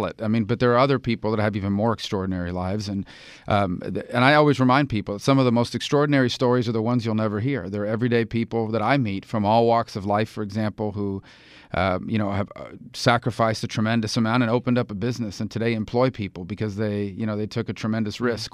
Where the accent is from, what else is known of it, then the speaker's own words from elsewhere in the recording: United States; born there; the sacrifices and the hard work that they made when they came to this country, and a decade later when I was born in this country, and the experiences that we had there.